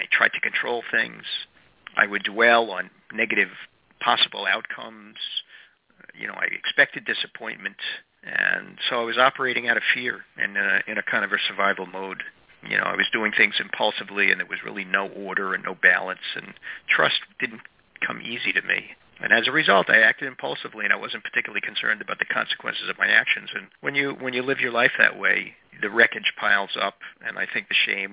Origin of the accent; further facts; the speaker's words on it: Baltimore, Maryland, United States; I am a compulsive eater, and I am from Baltimore.